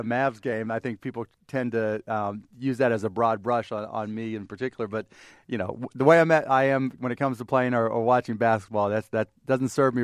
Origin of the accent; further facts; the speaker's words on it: Pittsburgh, Pennsylvania, United States; I grew up in Pittsburgh, Pennsylvania.